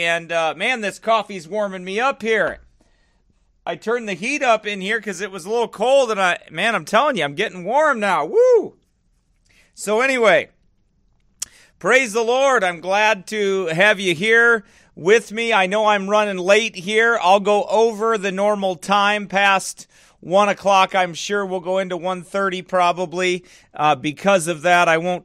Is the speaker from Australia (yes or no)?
no; United States; I'm from the Illinois-Iowa border. From a small town.